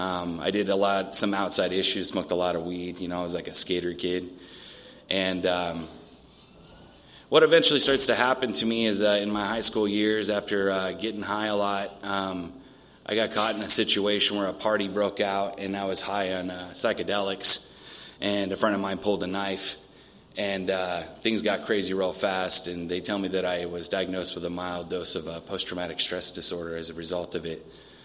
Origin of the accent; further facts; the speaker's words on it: Santee, California, United States; also born or lived in Syracuse; I grew up in Santee, California, if anybody knows where that's at. I spent some time living in New York, upstate, Syracuse.